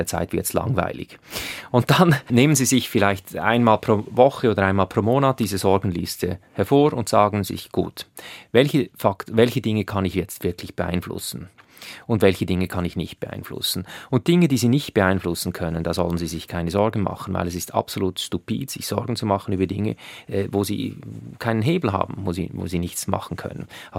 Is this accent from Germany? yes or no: no; Switzerland; Ich sage das vielleicht als Schweizer, weil wir sind alle überversichert in der Schweiz.